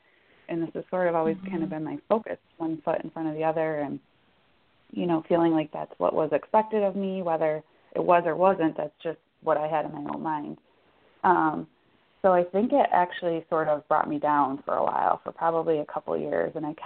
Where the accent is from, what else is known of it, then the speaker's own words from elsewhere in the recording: New York, United States; also born or lived in Florida / Washington, D.C.; I grew up in the Western New York area, and then after college, I moved down to Florida for a number of years, and then up to the D.C. area, and then back to Western New York for probably about 4 years.